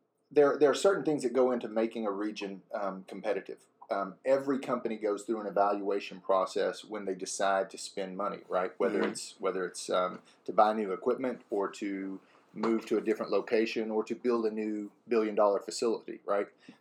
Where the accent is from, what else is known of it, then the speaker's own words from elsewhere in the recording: Deer Park, Texas, United States; Born and raised here along the Houston Ship Channel, born and raised in Deer Park, attended Texas A&M University.